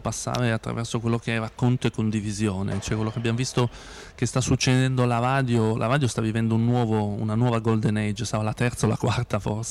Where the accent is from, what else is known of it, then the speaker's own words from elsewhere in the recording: Piedmont, Italy; io da buon piemontese che comunque frequento la campagna, io ho anche una piccola casa in campagna.